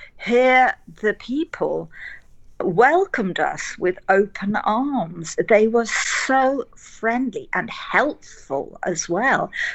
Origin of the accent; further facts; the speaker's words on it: South West England, United Kingdom; now in Spain; Now, I grew up in England, in the south, in Devon.